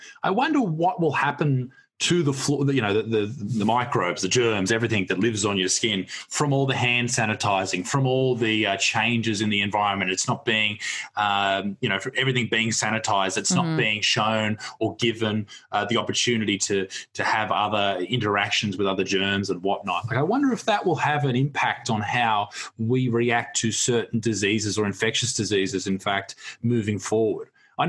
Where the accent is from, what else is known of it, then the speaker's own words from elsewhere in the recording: Newcastle, New South Wales, Australia; I focused on my area around me, my hometown of Newcastle in New South Wales in Australia.